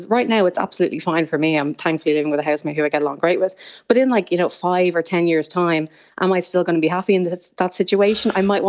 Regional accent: Dublin, Leinster, Ireland; I am from Dublin and we do live in Dublin, but it's like the outskirts of Dublin.

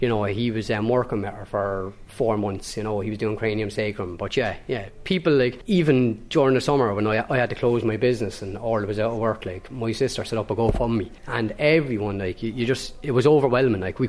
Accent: Ireland; now in Dublin, Ireland; Like when we came up here, we knew nobody, like, and we're from Tremor and come to Dublin, like, especially me.

